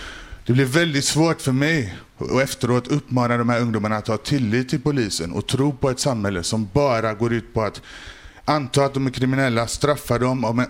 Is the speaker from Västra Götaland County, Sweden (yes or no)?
yes; Gothenburg, Västra Götaland County, Sweden; Trots att jag är svensk och jag kommer från Majorna. Så jag är inte liksom... jag är inte från förorten från början. Jag har ett svenskt namn, jag är svensk.